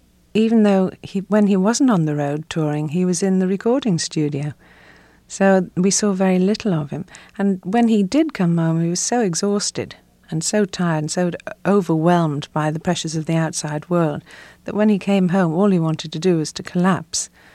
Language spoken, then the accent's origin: English; Liverpool, North West England, United Kingdom; a Liverpool girl trying to emulate that sort of style was something else. I couldn't change my accent to French